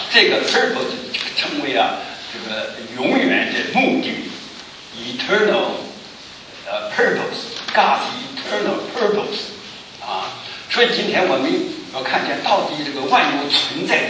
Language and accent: Chinese; China